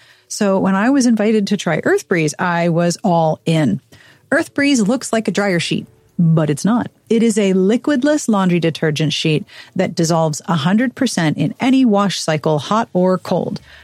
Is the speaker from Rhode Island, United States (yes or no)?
no; Pittsburgh, Pennsylvania, United States; I have been watching highlight reels of people who go out in kayaks near my hometown of Pittsburgh and clean up the rivers and streams.